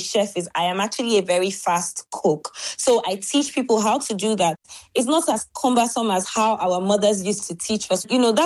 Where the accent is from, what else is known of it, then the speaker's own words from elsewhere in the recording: Nigeria; They all have their unique taste and they bring their unique flavours, but I believe as a Nigerian chef that ours is the best.